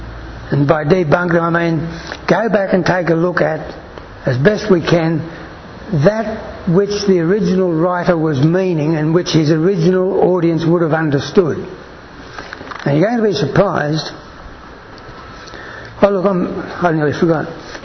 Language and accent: English; Maryborough, Australia; I'm from Maryborough.